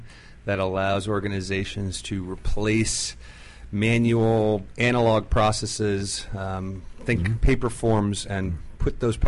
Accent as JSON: {"language": "English", "region": "New York", "country": "United States", "said": "Originally from a upstate New York."}